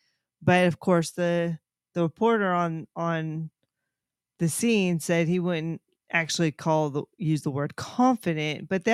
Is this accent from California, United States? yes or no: yes; California, United States; We are from Northern California.